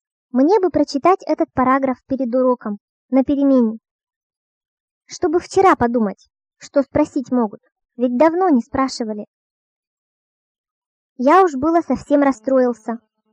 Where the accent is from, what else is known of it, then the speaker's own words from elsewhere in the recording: Uglich, Yaroslavl Oblast, Russia; moved away; И с тех пор, как мы уехали из Углича, прошло 32 года. В прошлом году я решила поехать в Углич и обязательно наяву дойти до собора, до школы, до того трепетного счастья, которое столько лет снилось.